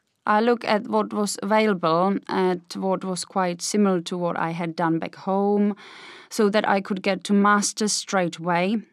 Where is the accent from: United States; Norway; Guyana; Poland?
Poland; southeast; I come from Poland, the southeast of Poland.